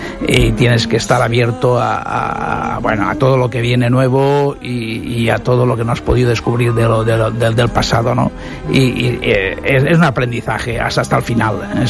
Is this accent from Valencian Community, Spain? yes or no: yes; Valencian Community, Spain; nosotros somos valencianos y somos, la lengua es valenciana, catalana, como queramos decirle, que es la misma.